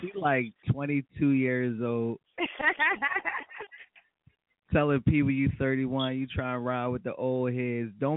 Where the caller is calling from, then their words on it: Philadelphia, Pennsylvania, United States; calling from Philly.